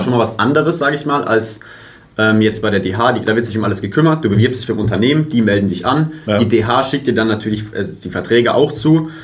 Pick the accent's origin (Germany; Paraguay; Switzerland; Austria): Germany; Sandhausen, Baden-Württemberg; ich komme aus Sandhausen